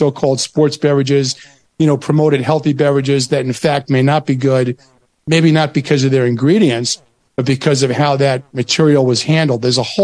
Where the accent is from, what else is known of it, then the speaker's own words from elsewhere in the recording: New York, United States; You know, I grew up on Long Island. My dad was a dentist. We believed that the water on Long Island was the best in the world.